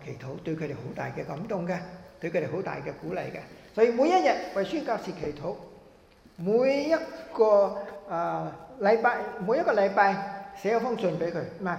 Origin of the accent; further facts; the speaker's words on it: China; 除了我们中国人之外，除了我们讲广东话的之外，